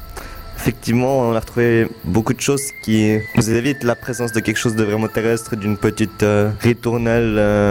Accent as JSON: {"language": "French", "country": "Switzerland", "said": "c'est vraiment un phénomène qu'on ne voit pas souvent chez nous, en Suisse."}